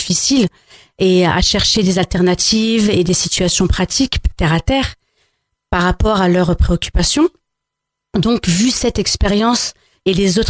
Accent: France; Comme j'ai des origines à la fois algériennes, marocaines, je suis française, je représente donc une diversité que je considère comme un atout pour la France d'aujourd'hui

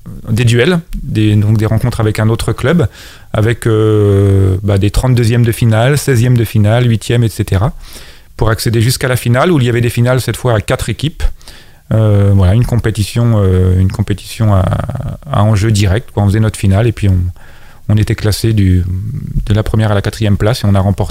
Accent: Vernon, Normandy, France; born there; also born or lived in Savoie; moi je suis un enfant de l'Avenir de Vernon, je suis né à Vernon

